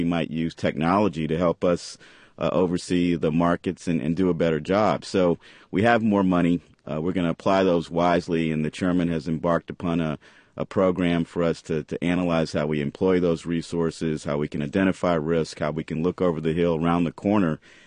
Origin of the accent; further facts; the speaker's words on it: Louisville, Kentucky, United States; since I grew up in Louisville.